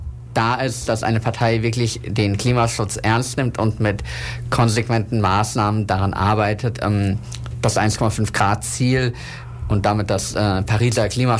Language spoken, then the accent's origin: German; Hesse, Germany; born there; now in Freiburg, Germany; Ich bin 33 Jahre alt, gebürtig aus Südhessen